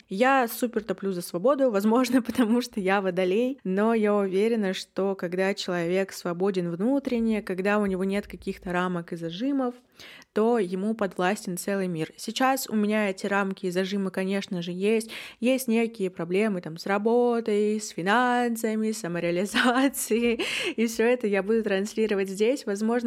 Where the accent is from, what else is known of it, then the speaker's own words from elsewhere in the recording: Yekaterinburg, Sverdlovsk Oblast, Russia; мне 22, я из Екатеринбурга